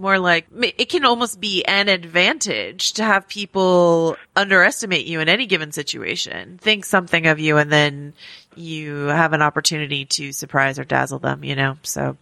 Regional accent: California, United States; I grew up in the Bay Area. I am afflicted, as is much of my generation and people from California, with saying like and you know a lot.

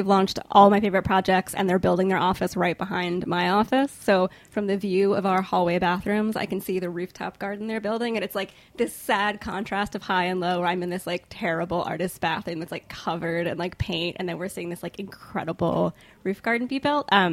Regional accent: the South, United States; now in New York, United States; But like, I think people, I'm from the South, and people are like, I can't believe you talk about that publicly.

